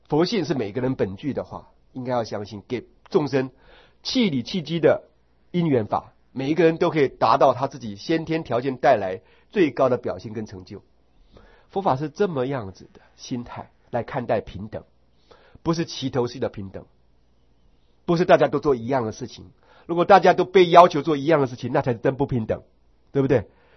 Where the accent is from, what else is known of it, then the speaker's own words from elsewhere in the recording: Taiwan; 只是我们台湾人不涂涂抹抹